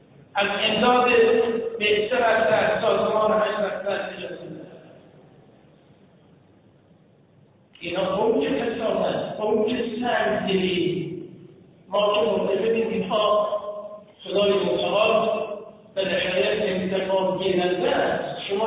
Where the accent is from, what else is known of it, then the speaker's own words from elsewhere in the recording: Iran; موقعی که متوجه میشد من ایرانی هستم